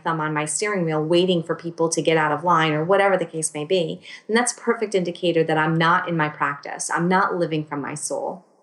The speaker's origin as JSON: {"language": "English", "region": "Connecticut", "country": "United States", "tie": "born or raised there", "moved": "as an adult", "said": "I grew up in Connecticut and was raised in Connecticut my entire life until 3 years ago."}